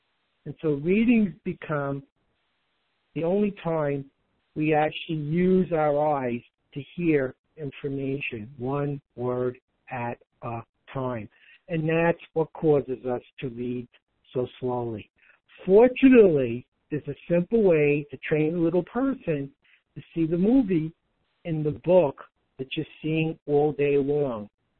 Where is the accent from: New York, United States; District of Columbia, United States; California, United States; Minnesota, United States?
New York, United States; Brooklyn; now in Texas, United States; I grew up in Brooklyn. That word's pronounced properly. It's pronounced dog. Now, where I live in Texas, they call it a dog.